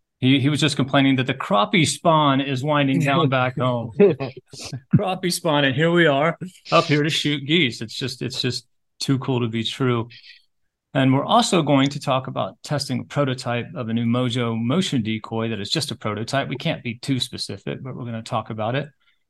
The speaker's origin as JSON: {"language": "English", "region": "Colorado", "country": "United States", "tie": "born or raised there", "said": "from my home state of Colorado."}